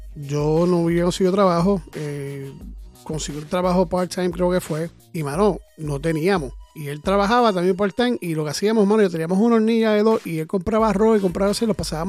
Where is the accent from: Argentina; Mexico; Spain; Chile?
Mexico; Y yo le dije: no, mano, yo soy mexicano.